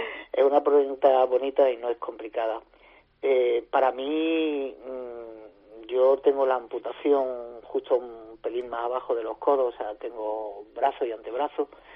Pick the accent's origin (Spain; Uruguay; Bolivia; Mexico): Spain; Linares; Bueno, yo soy de Linares, nacido en Linares, y la verdad es que es una ciudad grande